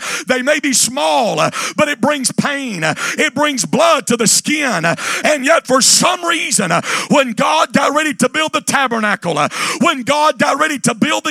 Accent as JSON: {"language": "English", "region": "Mississippi", "country": "United States", "tie": "born or raised there", "said": "I remember growing up in Northeast Mississippi"}